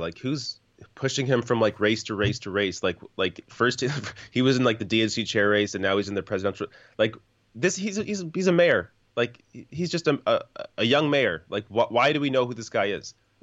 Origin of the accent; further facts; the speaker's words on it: Canada; I'm Canadian.